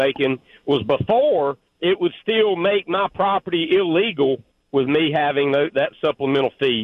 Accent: Alabama, United States; I grew up in Southwest Alabama.

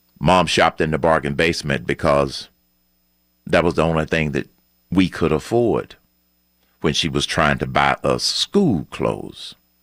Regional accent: Atlanta, Georgia, United States; I grew up in Atlanta. I attended elementary school in Atlanta. I attended high school in Atlanta. I attended college in Atlanta, Morehouse College.

